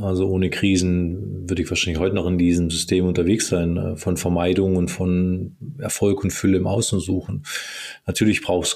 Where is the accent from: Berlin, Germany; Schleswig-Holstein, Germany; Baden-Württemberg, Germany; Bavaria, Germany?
Baden-Württemberg, Germany; Villingen-Schwenningen; Ich komme aus einer Hockeytown, aus Villingen-Schwenningen